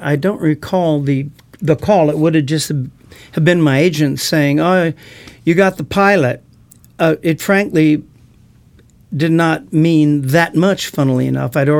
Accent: Los Angeles, California, United States; I'm from the Los Angeles area, San Fernando Valley. I was born in a place called Tarzana.

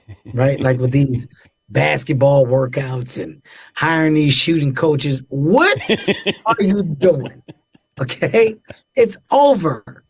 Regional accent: Thailand; now in United States; I grew up in Thailand.

